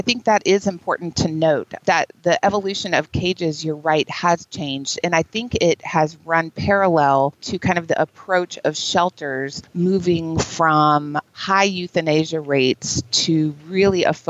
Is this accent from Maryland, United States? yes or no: no; Texas, United States; We lived out in the country when I was a child. I lived in Texas. I grew up in Texas.